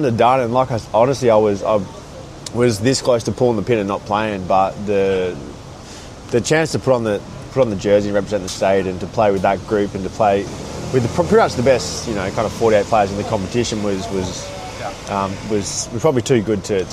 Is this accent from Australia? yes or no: yes; Western Australia, Australia; Yeah, I'm from West Australia, obviously, clearly